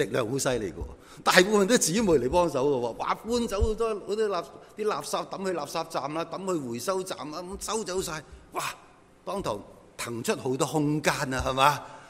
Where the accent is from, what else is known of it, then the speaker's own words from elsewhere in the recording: China; 我哋中國人食嘢食筷子，用筷子夾嘢食，好叻噶嘛！